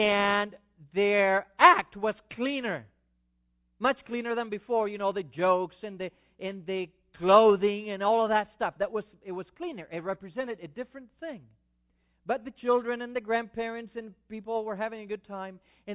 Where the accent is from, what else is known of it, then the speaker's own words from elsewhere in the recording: Argentina; And as a growing up in Argentina, I went to the circus 2 or 3 times